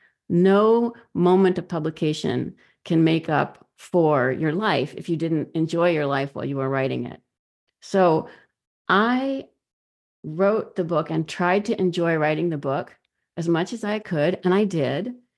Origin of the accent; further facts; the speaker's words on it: Mill Valley, California, United States; I did grow up in Marin. I grew up in Mill Valley.